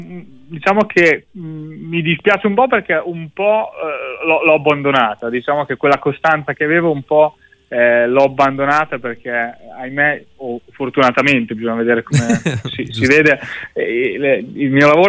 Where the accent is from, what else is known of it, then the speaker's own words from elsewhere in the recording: Castrocaro, Emilia-Romagna, Italy; Sì, sono romagnolo da Castrocaro.